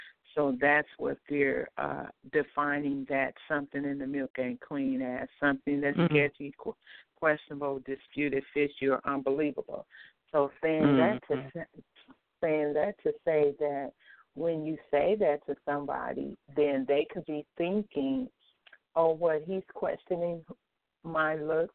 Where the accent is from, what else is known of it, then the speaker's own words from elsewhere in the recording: Louisiana, United States; And I'm from Louisiana as well